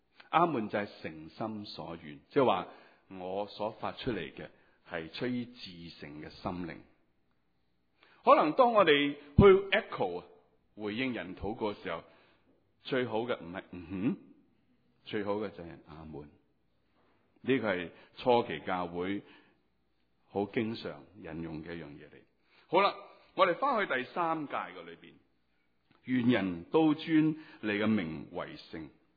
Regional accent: Hong Kong; 我哋香港人咧系最抵死嘅

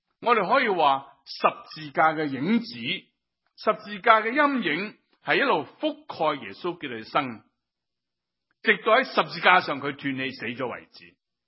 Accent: China; 这是我们中国人最重要的。

